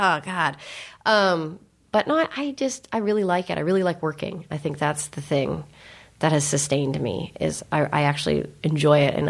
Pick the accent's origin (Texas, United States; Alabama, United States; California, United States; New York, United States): California, United States; Around San Francisco, yeah.